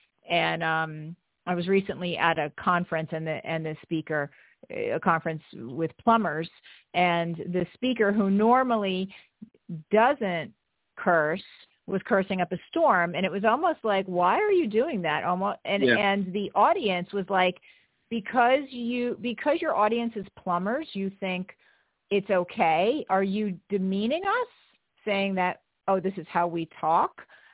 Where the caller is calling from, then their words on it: New Jersey, United States; from New Jersey.